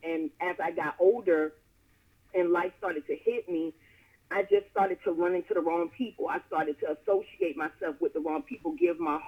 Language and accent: English; Opa-locka, Florida, United States; Growing up in Opa-locka, Florida, I would always go to my grandparents' home, and my auntie would always be over there.